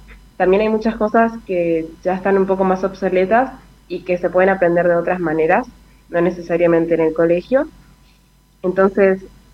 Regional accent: Posadas, Misiones, Argentina; moved away as an adult; now in Buenos Aires, Argentina; soy de Misiones. Soy de Posadas en realidad

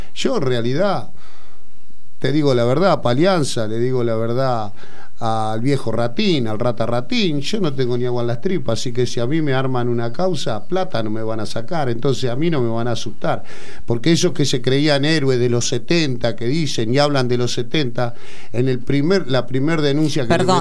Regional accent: Santa Fe, Argentina; born there; Nací en el monte en Santa Fe y me da lo mismo volver al monte

